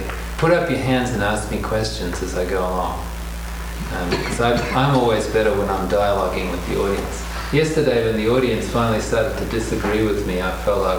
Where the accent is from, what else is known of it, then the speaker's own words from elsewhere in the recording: Australia; moved away as an adult; now in Seattle, United States; And I'm a psychoanalyst from Seattle, and I teach at the University of Washington. And you can probably hear I'm from Australia, but I'm a 25-year resident alien. And I'm about to become a citizen, actually.